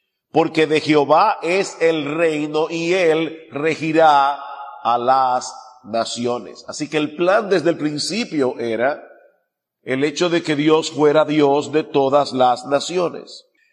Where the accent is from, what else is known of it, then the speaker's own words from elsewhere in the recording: Dominican Republic; yo soy palestino yo soy dominicano, pero soy palestino de descendencia.